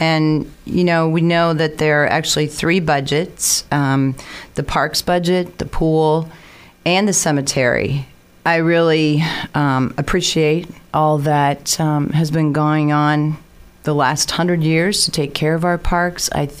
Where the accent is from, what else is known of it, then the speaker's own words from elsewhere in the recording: Boone, United States; I was born and raised in Boone. I still have family and extended family that live here.